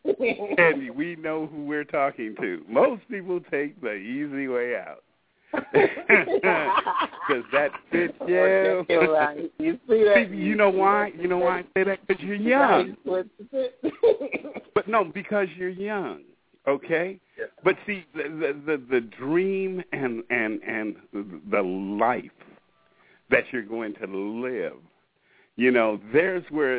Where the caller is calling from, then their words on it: Washington, United States; I'm calling in from Washington State, and I'm happy to be on the panel tonight.